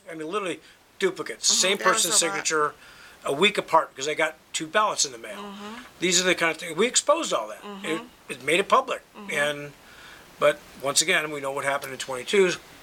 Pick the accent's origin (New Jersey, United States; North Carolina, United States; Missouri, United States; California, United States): California, United States; moved away as an adult; now in Lake Havasu, United States; lived there when I was a kid. But when I retired from the Marine Corps in 99 and moved to Arizona, I was escaping from California because it's a complete disaster.